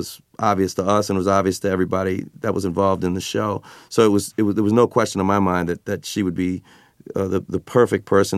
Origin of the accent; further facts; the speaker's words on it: the South, United States; We're both from the South.